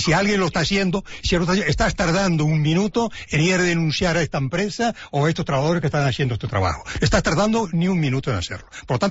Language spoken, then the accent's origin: Spanish; Canary Islands, Spain